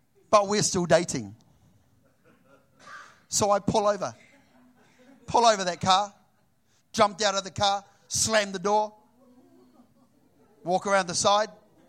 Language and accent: English; Wellington, New Zealand; so she's from Sydney, I'm from Wellington.